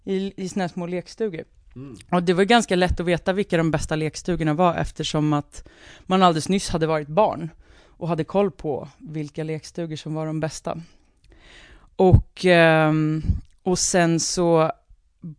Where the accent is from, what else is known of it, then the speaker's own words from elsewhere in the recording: Lidingö, Stockholm County, Sweden; Nu ska jag gå skola hemma på Lidingö istället.